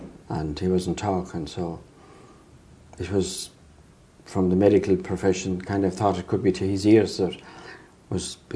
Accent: Lisdoonvarna, Munster, Ireland; moved away; Yes, I'm from Listunvanna, County Clare.

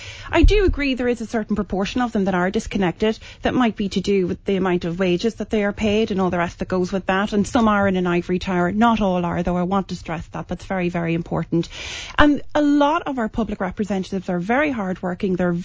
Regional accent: Ireland; one thing that has really resonated here with us as Irish people

